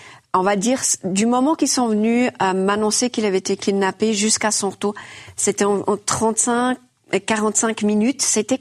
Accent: Switzerland; On est suisse et on parle français

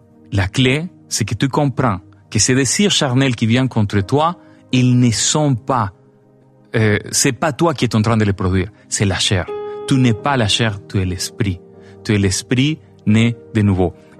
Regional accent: Canada; Je me ressens plutôt latino. Mais c'est pas important. Je suis canadien.

